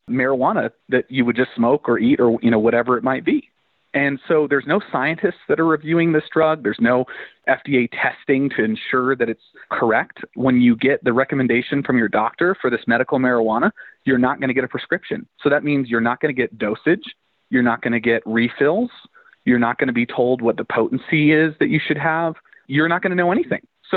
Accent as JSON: {"language": "English", "region": "Colorado", "country": "United States", "said": "I am from Colorado. So I lived before, during, and after legalization."}